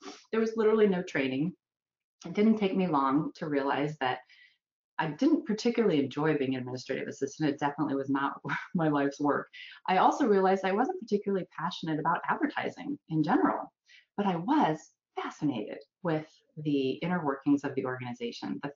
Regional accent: Phoenix, Arizona, United States; after growing up in Phoenix, Arizona my whole life, I wanted to go to LA.

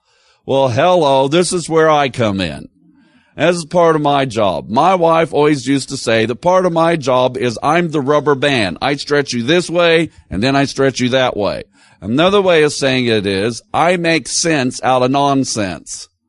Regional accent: Missouri, United States; now in Tennessee, United States; So I grew up in Missouri before I was a Tennessean. And I've been a Tennessean, so I am now an official Southerner, and so I have even picked up some of the language.

